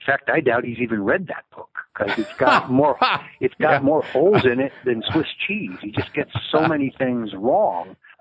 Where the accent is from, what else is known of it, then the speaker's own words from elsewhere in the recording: Connecticut, United States; I'm from Connecticut, so I fought Prescott Bush, the patriarch.